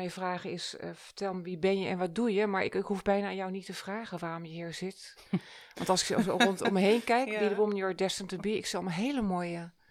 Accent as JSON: {"language": "Dutch", "region": "Zeeland", "country": "Netherlands", "said": "Want ik kom uit Zeeland, zoals je weet."}